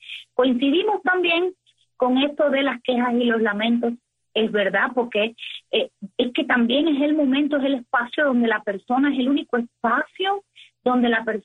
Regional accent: Cuba; como cubana viviendo y sintiendo esta situación

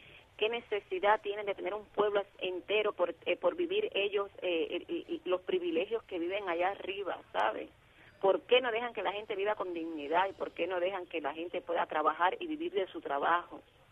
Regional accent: Cuba; soy cubana española

